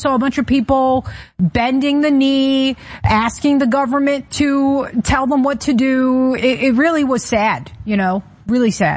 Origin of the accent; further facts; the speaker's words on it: New York, United States; You guys, I'm originally from New York, so this hits close to home. I've watched New York deteriorate.